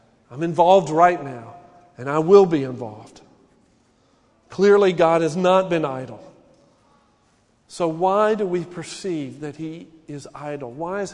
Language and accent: English; Texas, United States; I can only show you my perspective as an American because that's what I am. I'm here in Texas.